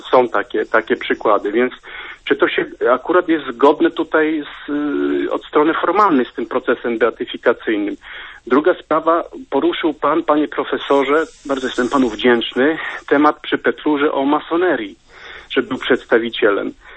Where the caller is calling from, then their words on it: Sanok, Subcarpathian Voivodeship, Poland; dzwonię z Sanoka, więc tutaj Podkarpacie, tematyka konfliktu narastających nacjonalizmów jest nam znana.